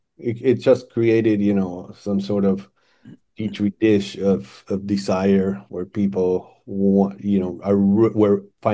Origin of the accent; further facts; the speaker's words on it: Argentina; We grew up in Argentina, and we saw the same movies.